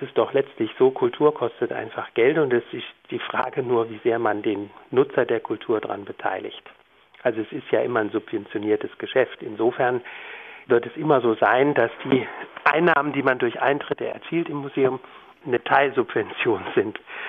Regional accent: Baden-Württemberg, Germany; Ich bin hier in Baden-Württemberg aufgewachsen

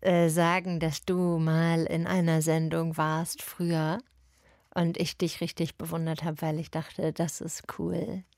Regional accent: England, United Kingdom; German is a second language; Weißt du, ich komme ja aus England

